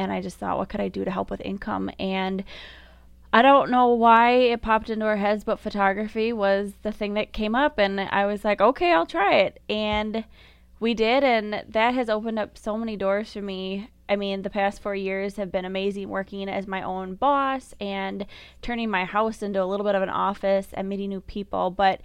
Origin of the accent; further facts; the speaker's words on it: St. Paul, Minnesota, United States; We grew up in St. Paul, but we moved out into the country, and we absolutely love it out here.